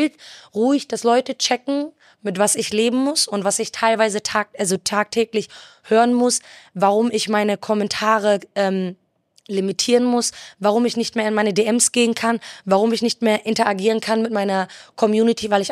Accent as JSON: {"language": "German", "country": "Iraq", "said": "Ich bin Jesidin, ich komme aus dem Irak, ich bin öffentlich gegen die AfD, ich bin Südländerin, ich bin nicht weiß, ich rede Deutsch, ich rede mit meinem Kanackendeutsch in meinen Videos"}